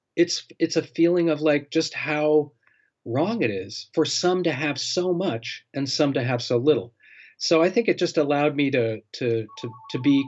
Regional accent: Detroit, Michigan, United States; I grew up in Detroit. I came of age in 1967 when there was the uprising in Detroit.

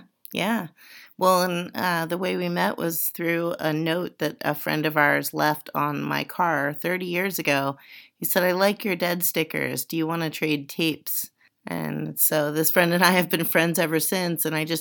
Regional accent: Baltimore, Maryland, United States; I'm from Baltimore, Maryland.

